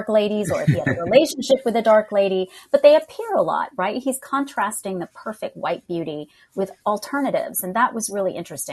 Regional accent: United States; And some people say it's because I'm of my accent, because I'm American for any other reason.

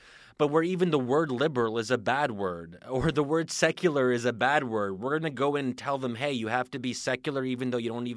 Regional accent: United States; And, you know, speaking as an American

